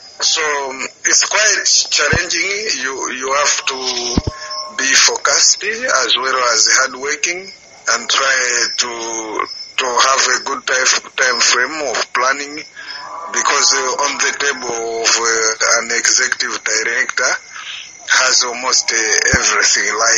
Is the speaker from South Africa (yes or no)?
no; Malawi; I'm from Malawi.